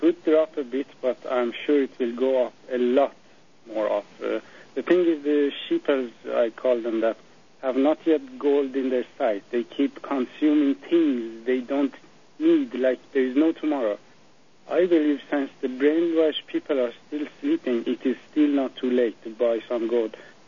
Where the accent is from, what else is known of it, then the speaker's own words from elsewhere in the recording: Iran; English is a second language; now in Sweden; I'm originally from Iran, but I use this name on radio show.